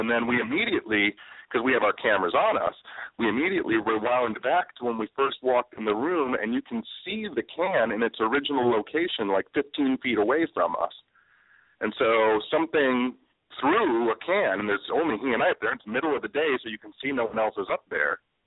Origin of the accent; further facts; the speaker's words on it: Detroit, Michigan, United States; I grew up in and around Detroit my whole life, so I spent most of my life crawling around in abandoned buildings and abandoned houses